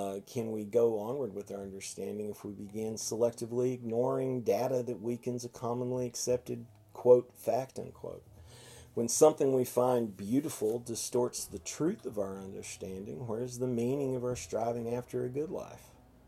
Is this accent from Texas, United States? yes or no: yes; Waxahachie, Texas, United States; I know growing up in Waxahachie, one of the things that was fascinating to me